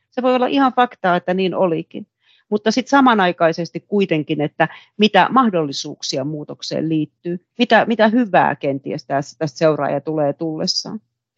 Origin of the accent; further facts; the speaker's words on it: Kuusankoski, Kymenlaakso, Finland; Mä oon itse Kuusankoskelta kotoisin tehdaspaikkakunnalta ja tuntuu, että se koko kaupunki kaatuu, kun ne tehtaat kaatui.